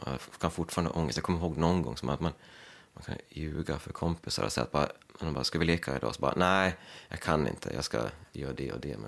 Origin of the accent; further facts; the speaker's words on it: Leksand, Dalarna County, Sweden; Jag är ju från Leksand som är 30 minuter härifrån ungefär. Men jag hamnade i den här kommunen nu istället.